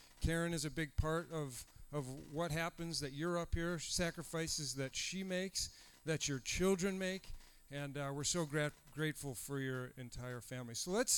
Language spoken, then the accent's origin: English; Wisconsin, United States; I'm from Wisconsin. I'd never heard of South County.